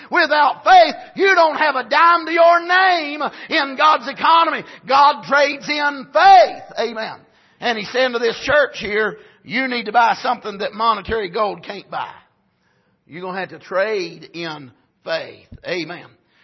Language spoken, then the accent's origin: English; United States; I'm not a Christian because I'm an American.